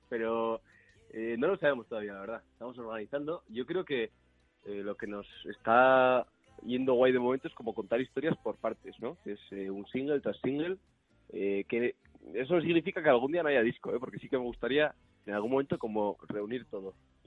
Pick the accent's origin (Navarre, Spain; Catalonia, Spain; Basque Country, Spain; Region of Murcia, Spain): Navarre, Spain; Pamplona; Yo soy de Pamplona, sí, sí.